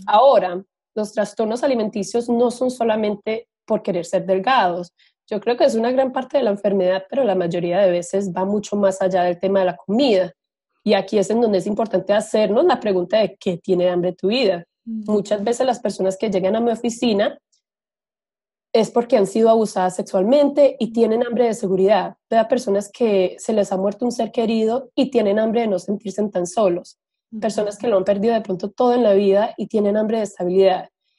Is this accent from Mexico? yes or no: no; Colombia; En Colombia, por ejemplo, porque yo soy de Colombia, los reinados siempre han sido una parte importante de nuestra cultura